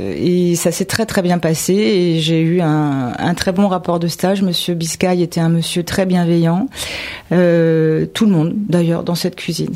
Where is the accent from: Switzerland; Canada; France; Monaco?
France; Enghien-les-Bains, Île-de-France; je suis du Val d'Oise depuis original, toujours. Oui. Voilà, je suis née à Enghien, mes parents habitaient à Sannois.